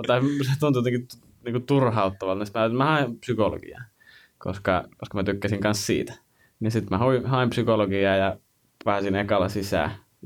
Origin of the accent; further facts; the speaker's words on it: Joensuu, North Karelia, Finland; kun mä oon Joensuusta kotoisin, tai mie on Joensuusta kotoisin, siellä opiskelu ja siellä syntynyt